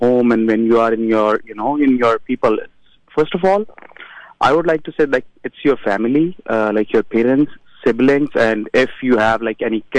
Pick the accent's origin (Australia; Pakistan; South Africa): Pakistan; now in Jersey City, United States; I'm from Pakistan.